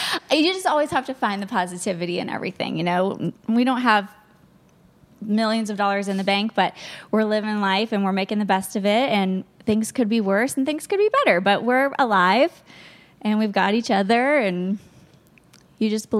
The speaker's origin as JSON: {"language": "English", "region": "Florida", "country": "United States", "said": "I'm from Florida, so..."}